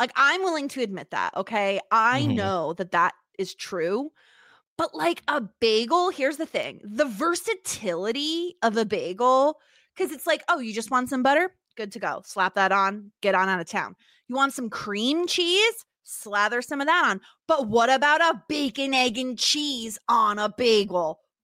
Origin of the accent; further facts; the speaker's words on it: United States; Do we want to talk about Johnny not knowing how to grill? Because it, as an American, it offends me. I feel like we are a grilling nation.